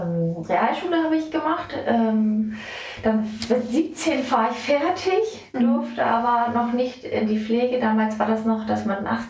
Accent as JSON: {"language": "German", "region": "Lower Saxony", "country": "Germany", "tie": "born or raised there", "said": "Bin hier gebürtig aus der Wesermarsch und liebe mein Zuhause hier. Ich sage immer, ich wohne da, wo andere Urlaub machen. Wir haben viel Grün, viel gute Luft."}